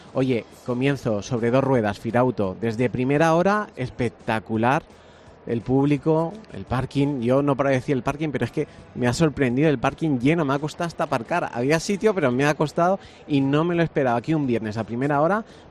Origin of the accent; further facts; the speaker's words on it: Alicante, Valencian Community, Spain; y como buen alicantino, pues sentirme muy orgulloso